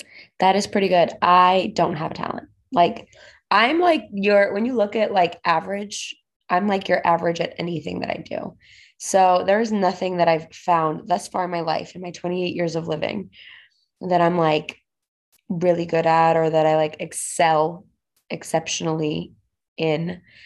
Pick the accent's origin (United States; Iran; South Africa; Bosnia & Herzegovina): Bosnia & Herzegovina; you'll know that I'm from Bosnia, if not the first time.